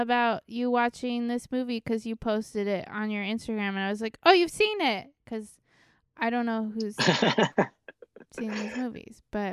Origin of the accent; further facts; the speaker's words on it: Florida, United States; Maybe that's because I'm from Florida, but that's not really the South.